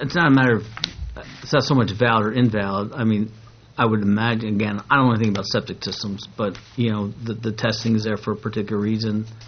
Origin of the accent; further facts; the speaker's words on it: Camden, United States; I grew up in Camden. We didn't have soil.